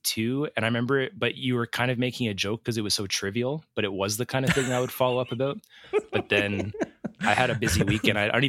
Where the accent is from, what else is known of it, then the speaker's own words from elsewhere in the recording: Edmonton, Alberta, Canada; We're two chefs from Edmonton, Alberta, Canada.